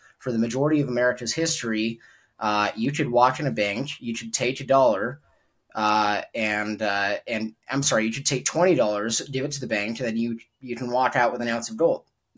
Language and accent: English; United States; I'm American, and I have no shame saying that. And I want my country to adopt Bitcoin. I consider myself a patriot. I love the Constitution. I was raised with, you know, believing in American values